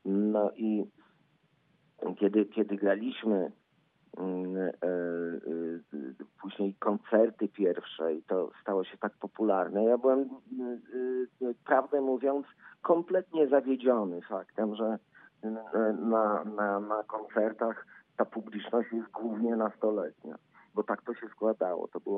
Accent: Warsaw, Masovian Voivodeship, Poland; Ja jestem warszawiakiem

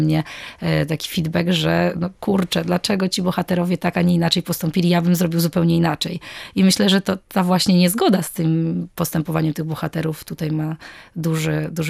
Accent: Gdańsk, Pomeranian Voivodeship, Poland; Ja jako gdańszczanka, która mająca takie niemieckie korzenie

